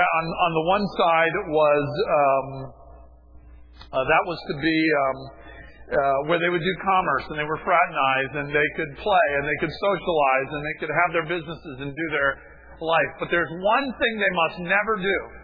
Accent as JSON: {"language": "English", "town": "Miami", "region": "Florida", "country": "United States", "tie": "born or raised there", "said": "When I was a kid growing up in Miami, we had pretty much free range in our neighborhood."}